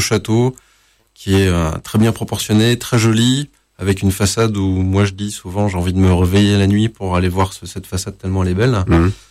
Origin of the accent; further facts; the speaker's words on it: Toulon, Provence-Alpes-Côte d'Azur, France; On vient de Toulon avec ma femme.